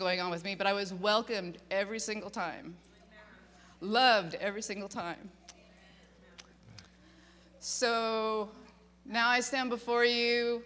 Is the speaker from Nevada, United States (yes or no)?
yes; Reno, Nevada, United States; I'm from Reno. I'm a Nevada chick through and through.